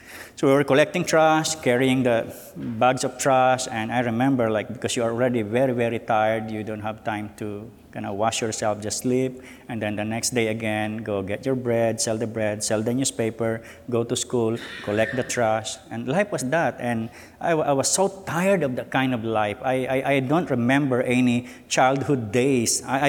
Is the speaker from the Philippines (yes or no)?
yes; Philippines; also born or lived in Southern Philippines; I was born in the southern part of the Philippines, but I was raised in the northern part. And I grew up in a big family of eight.